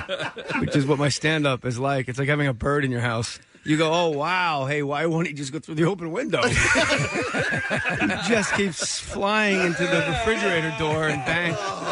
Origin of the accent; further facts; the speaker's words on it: New Jersey, United States; When I grew up, it was like, I grew up in New Jersey, which is a nice place to live